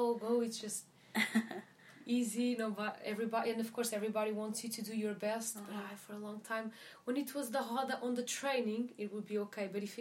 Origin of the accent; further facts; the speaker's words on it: Portugal; I'm from Portugal.